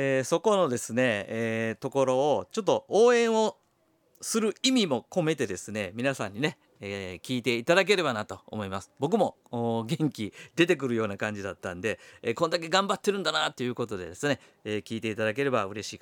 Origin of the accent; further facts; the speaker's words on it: Sakai, Osaka, Japan; now in Kyoto, Japan; 平成元年からですね、京都に来て今の仕事をやってるんですけど、ですので私大阪の堺出身なので、京都にはですね全然もう知り合いも友人知人もいないという状況から始めたんで